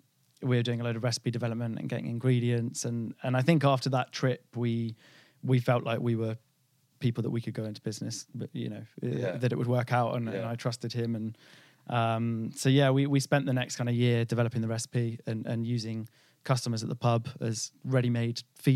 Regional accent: Oxford, South East England, United Kingdom; also born or lived in Bristol; I grew up in Oxford, so I moved back from Bristol to Oxford, yeah, after I graduated.

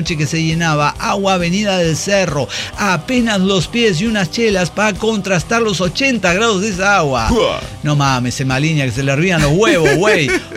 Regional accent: State of Mexico, Mexico; now in Isla Socorro, Mexico; Olvidé especificar que yo soy del Estado de México, pero viviendo en Isla Socorro.

